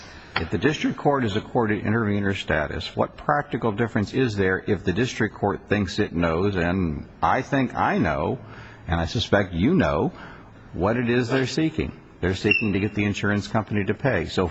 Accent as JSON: {"language": "English", "region": "Virginia", "country": "United States", "said": "Oh, I'm from Virginia, so I'm used to it."}